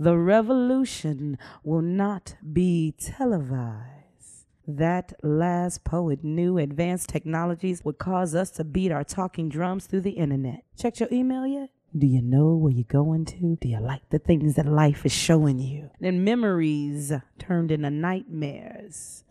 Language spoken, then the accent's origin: English; Chicago, Illinois, United States; And growing up in Chicago, life showed you a good time.